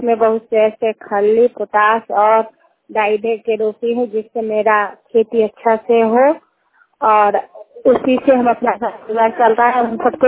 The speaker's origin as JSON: {"language": "Hindi", "town": "Lalganj", "region": "Uttarakhand", "country": "India", "said": "मैं लालगंज उत्तराखंड के रहने वाले हूँ, गाँव है"}